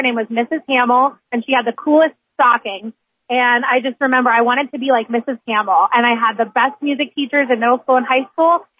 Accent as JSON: {"language": "English", "town": "Pittsburgh", "region": "Pennsylvania", "country": "United States", "said": "So I'm from Pittsburgh, went to school at Kent State, and then I've just worked my way west."}